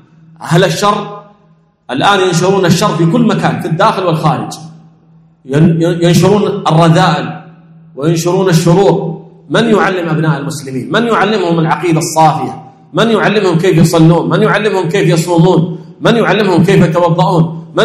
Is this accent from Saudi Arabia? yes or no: no; Kuwait; أحد الإخوة الأبطال عندنا في الكويت